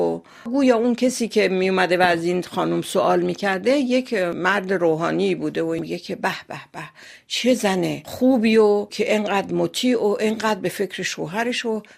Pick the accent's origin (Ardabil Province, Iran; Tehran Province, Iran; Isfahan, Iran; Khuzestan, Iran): Tehran Province, Iran; Tehran; born there; من در تهران به دنیا آمدم، در یک خانواده از نظر مالی متوسط،